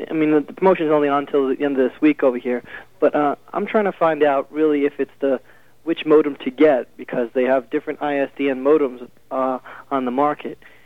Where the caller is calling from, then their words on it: New York, United States; New York.